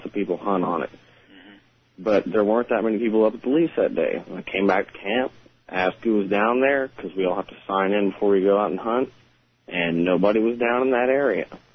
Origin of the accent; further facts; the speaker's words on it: Sour Lake, Texas, United States; I'm calling from Conroe, Texas.